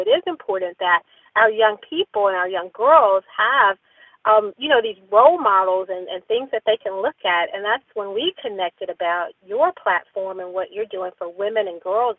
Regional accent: Mississippi, United States; now in Atlanta, United States; I know. Yeah, that we're Mississippi girls.

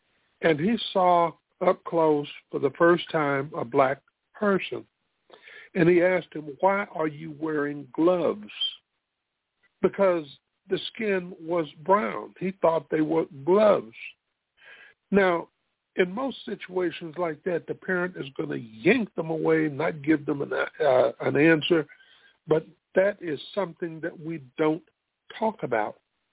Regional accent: Spartanburg, South Carolina, United States; My hometown is Spartanburg, South Carolina.

